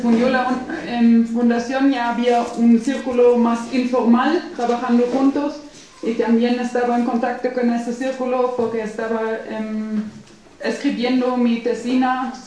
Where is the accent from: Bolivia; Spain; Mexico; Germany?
Germany; Spanish is a second language; de Alemania. Estoy en Alemania trabajando desde un año